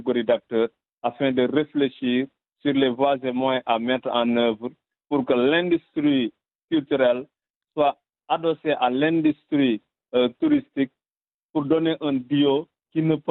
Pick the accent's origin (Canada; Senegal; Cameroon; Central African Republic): Senegal; je viens du Sénégal, je suis africain du Sénégal.